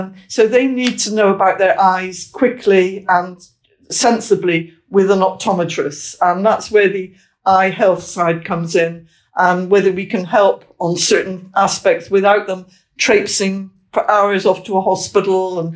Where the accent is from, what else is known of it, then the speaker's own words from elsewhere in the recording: Bristol, South West England, United Kingdom; And we worked in Bristol, because that was my hometown. So I dragged my Welsh husband along with me into Bristol